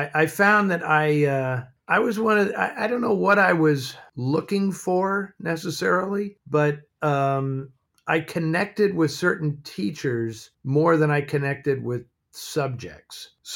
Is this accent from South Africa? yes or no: no; San Francisco, California, United States; I did. I grew up in San Francisco.